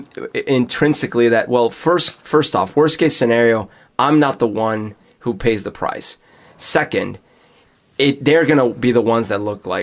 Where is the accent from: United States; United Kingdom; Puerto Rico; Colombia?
Colombia; Bogotá, Bogotá Capital District; When I was growing up in Bogota